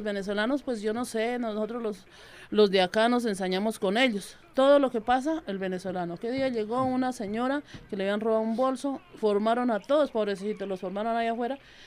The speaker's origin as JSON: {"language": "Spanish", "country": "Colombia", "said": "somos los dos colombianos que vivimos ahí en esa casa"}